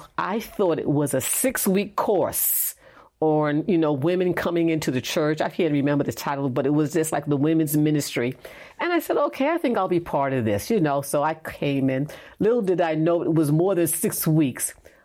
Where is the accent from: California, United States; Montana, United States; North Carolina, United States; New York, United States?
New York, United States; accent: New York; I moved from New York, and I still have this New York accent, even after 10 years.